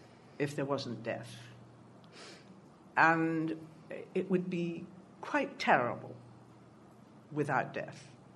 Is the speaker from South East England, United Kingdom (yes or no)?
no; London, United Kingdom; accent: Cockney; Poetry came when I started having to do poetry to get rid of my accent, to go to festivals so that people were accepting me as not having a Cockney accent.